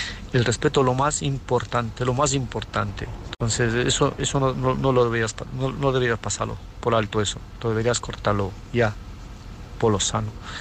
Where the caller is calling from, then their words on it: Murcia, Region of Murcia, Spain; soy de Murcia.